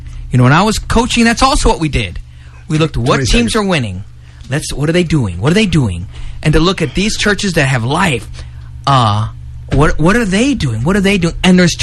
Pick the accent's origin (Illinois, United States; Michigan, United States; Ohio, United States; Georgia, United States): Illinois, United States; Chicago; I mean, we have I'm from Chicago.